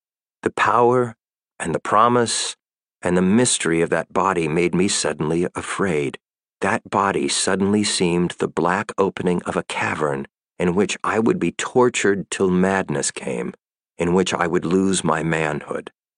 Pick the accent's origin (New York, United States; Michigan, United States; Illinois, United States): New York, United States; moved away as an adult; also born or lived in Seattle; now in France; lived for a while in Seattle, and then in New York. For me, New York is Manhattan. Later on, then, we moved from Brooklyn back to New York, and by the time I came to France